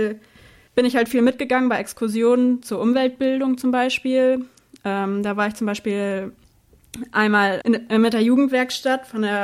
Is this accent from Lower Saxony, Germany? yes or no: yes; Lower Saxony, Germany; Also ich komme schon hier aus dem Emsland.